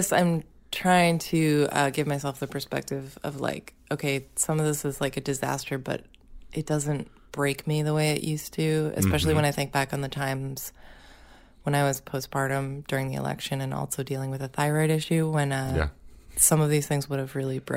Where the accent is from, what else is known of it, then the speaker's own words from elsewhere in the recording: Massachusetts, United States; I'm from Massachusetts, so I'm not used to snow.